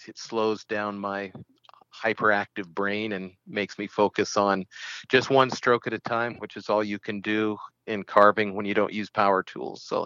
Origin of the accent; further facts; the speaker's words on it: California, United States; also born or lived in Utah; Born and raised in California, then went to school in Utah.